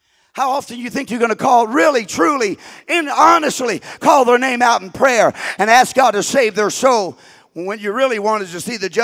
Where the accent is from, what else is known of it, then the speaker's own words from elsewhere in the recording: Louisiana, United States; Now, I love shellfish. I'm Cajun. I love crawfish.